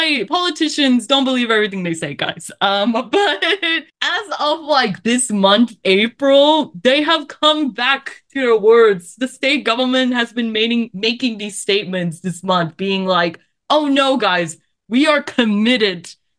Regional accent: Malaysia; As a Malaysian girly myself

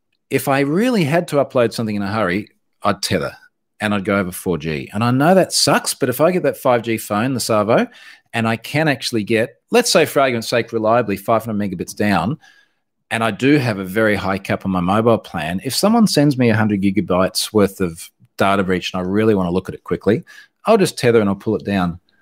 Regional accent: Australia; as an Australian

